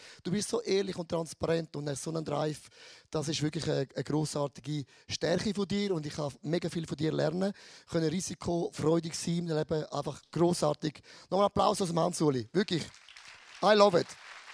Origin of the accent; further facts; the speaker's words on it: St. Gallen, Switzerland; Ich komme aus dem Rheintal und ein Rheintaler ist im Rheintal geboren und stirbt am Rheintal.